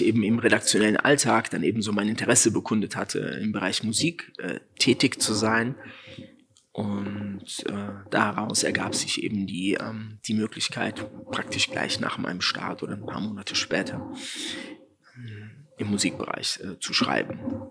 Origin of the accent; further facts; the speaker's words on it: Frankfurt, Hesse, Germany; Und dann als Frankfurter Politikwissenschaft in Frankfurt